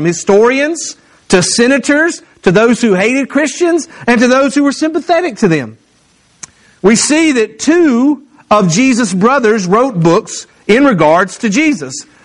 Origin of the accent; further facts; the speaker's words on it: Mississippi, United States; now in Louisiana, United States; Well, we're in Louisiana parish. I'm from Mississippi. We have counties.